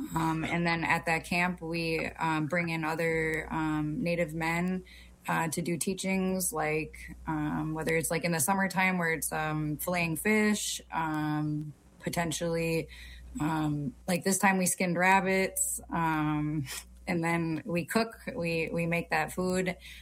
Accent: Minnesota, United States; I'm the development director at NAC. I'm from the White Earth Nation, Crank Clan.

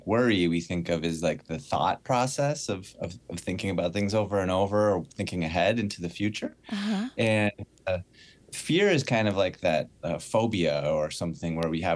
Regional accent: Jamestown, North Dakota, United States; I grew up in North Dakota, Jamestown, North Dakota.

